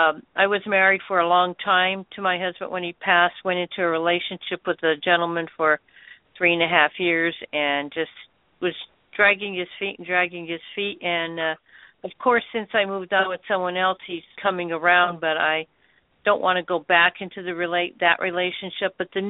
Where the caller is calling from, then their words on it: Pennsylvania, United States; I'm calling from Pennsylvania.